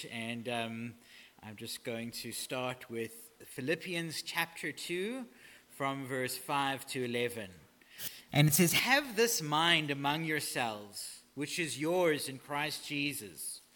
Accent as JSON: {"language": "English", "country": "South Africa", "moved": "as an adult", "lives_now": "Canada", "said": "As you heard, I'm from South Africa. I've been in Canada just coming up for 18 months, so still pretty new to everything"}